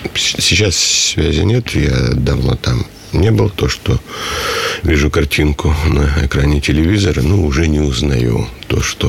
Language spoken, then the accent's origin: Russian; Perm, Perm Krai, Russia; Да, коренной. Родился в Перми. Тогда, как мне рассказывали, привезли из роддома в двухэтажный барак